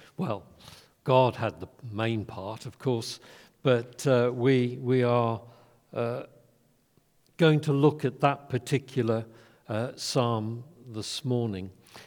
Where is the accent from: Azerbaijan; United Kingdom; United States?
United Kingdom; England; I know I'm English and we're supposed to be good at queuing and waiting